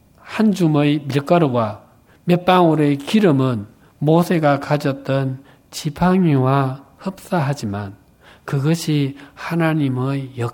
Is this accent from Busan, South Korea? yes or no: yes; Busan, South Korea; 아시는 바와 같이 제 고향이 부산입니다. 제가 사역하면서 제가 쓰는 그 사투리가 문제가 되리라고 생각해 본 적은 한 번도 없었습니다.